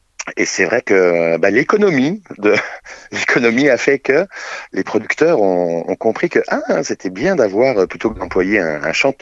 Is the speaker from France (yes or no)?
yes; Pays de la Loire, France; Moi, je viens du Maine-et-Loire, à côté d'Angers.